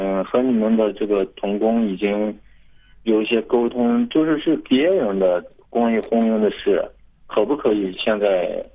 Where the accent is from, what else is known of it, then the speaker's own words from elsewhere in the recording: Shanxi, China; 我们山西这边是一个县城是吧